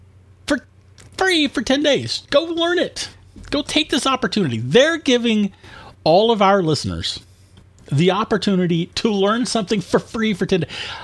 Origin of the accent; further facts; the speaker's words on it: United Kingdom; Yes, I'm British, and I love your decency